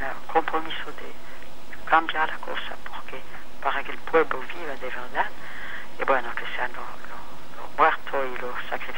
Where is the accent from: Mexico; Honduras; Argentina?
Argentina; Yo soy argentina, el corazón es argentino también.